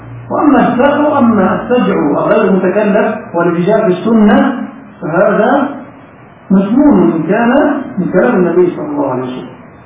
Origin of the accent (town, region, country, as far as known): Egypt